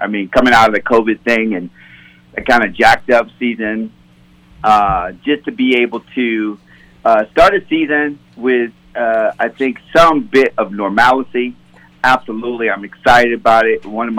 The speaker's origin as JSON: {"language": "English", "town": "Chicago", "region": "Illinois", "country": "United States", "tie": "born there", "said": "I was born in Chicago, Illinois."}